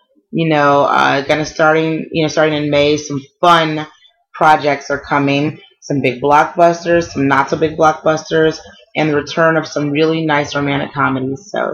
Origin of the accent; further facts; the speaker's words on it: Detroit, Michigan, United States; You know, I'm from Detroit originally, and so Motown has a special place in my heart.